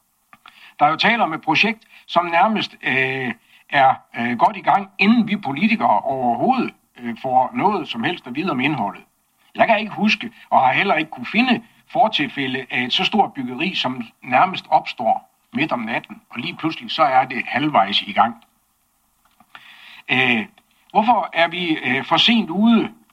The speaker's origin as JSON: {"language": "Danish", "town": "Skagen", "region": "North Denmark Region", "country": "Denmark", "tie": "born or raised there", "said": "Jeg vil gerne tillade mig at starte med nogle lidt personlige betragtninger som indfødt skagbo."}